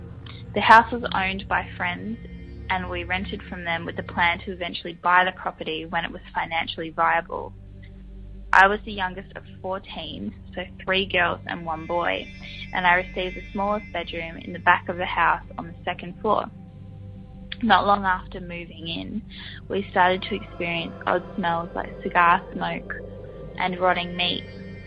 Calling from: South Australia, Australia; I'm from South Australia.

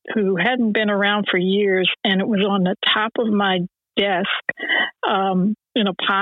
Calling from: New Jersey, United States; Good morning. I am calling from New Jersey, and I am so grateful, as always, for this room

